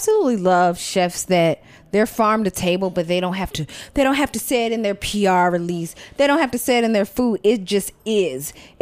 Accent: Athens, Georgia, United States; I grew up in Athens, Georgia. I mean, I grew up.

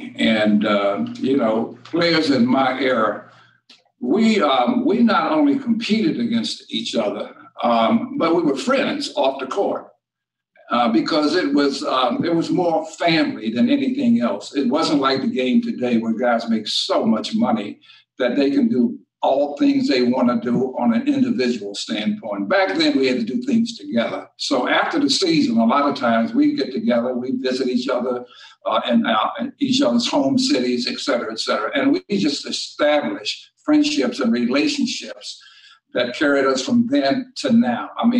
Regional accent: Washington, District of Columbia, United States; because I grew up in Washington, D.C., and basketball was the game. And so I learned the game in D.C. on the playground and, you know, through high school and then going on to college.

